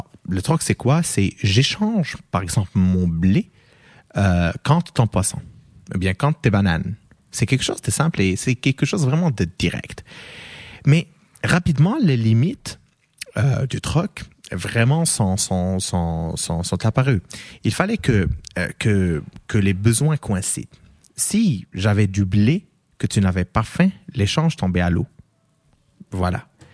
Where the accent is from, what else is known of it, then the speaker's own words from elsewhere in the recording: Morocco; French is a second language; now in Canada; moi, je viens du Maroc, donc je vais prendre, par exemple, le dirham.